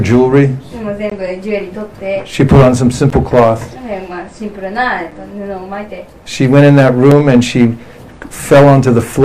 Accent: California, United States; One day when I was in my hometown in California, I was walking chanting japa.

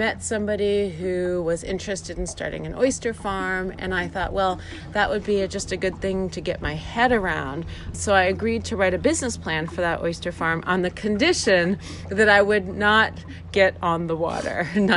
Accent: Maine, United States; I came home to my home state of Maine

